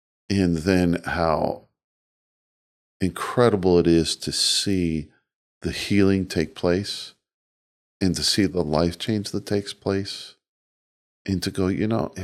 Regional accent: Wichita, Kansas, United States; let alone in Kansas, let alone my hometown of Wichita.

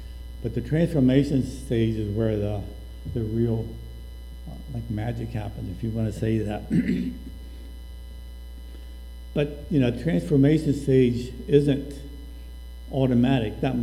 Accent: Westminster, Maryland, United States; I grew up in Church of the Brethren down in Westminster, Maryland. Meadow Branch Church of the Brethren, right outside of Westminster.

